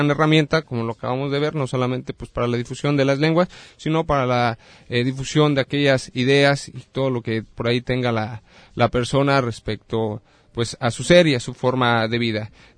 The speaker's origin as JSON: {"language": "Spanish", "country": "Mexico", "said": "enriquecer pues lo que ya tenemos como mexicanos"}